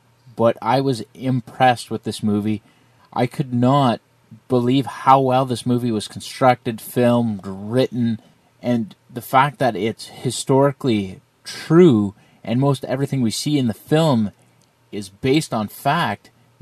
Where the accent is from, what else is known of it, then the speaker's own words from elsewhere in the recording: Canada; I can say that because I'm Canadian, and we're not taught much in the American history.